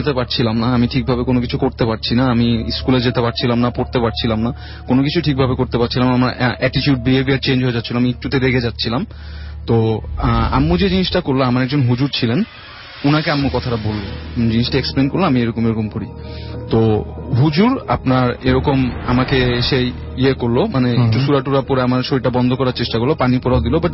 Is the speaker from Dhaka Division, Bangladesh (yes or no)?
yes; Dhaka, Dhaka Division, Bangladesh; আমি এসেছি ওয়েস্ট ধানমন্ডি সংকট থেকে kindly doing my A levels from private